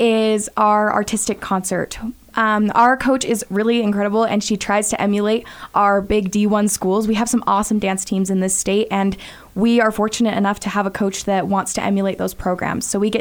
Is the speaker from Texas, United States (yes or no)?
no; Lehi, Utah, United States; I'm originally from Lehigh, so Utah County area. I graduated from Lehigh High School.